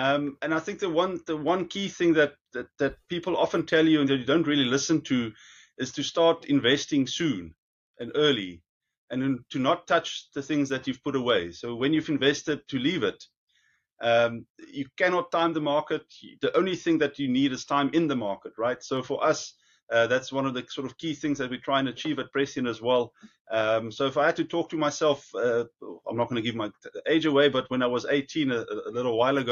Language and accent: English; South Africa; So as a South African, yes, it's tough to see them this high, but it's also good for us to earn them.